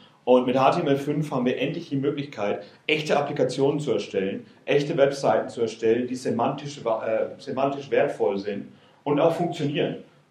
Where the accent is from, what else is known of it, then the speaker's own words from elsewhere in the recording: Bavaria, Germany; accent: Franconian; now in England, United Kingdom; ich arbeite bei Mozilla und ich spreche Fränkisch, also eine Mischung aus dem wunderschönen Fränkisch und Englisch, weil ich seit 11 Jahren in England lebe